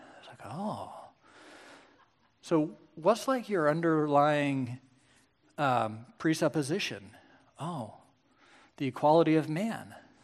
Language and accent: English; Kansas, United States; I didn't know all those things went together, but what do I know? I'm from Kansas.